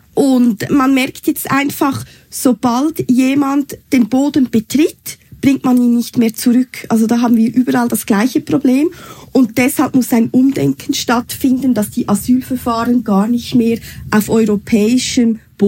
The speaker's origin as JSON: {"language": "German", "country": "Switzerland", "said": "Also bei uns in der Schweiz kann man eben über diese Personenfreizügigkeit in die Schweiz kommen."}